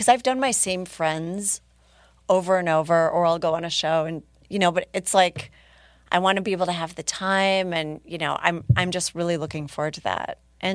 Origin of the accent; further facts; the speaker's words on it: Minneapolis, Minnesota, United States; My hometown.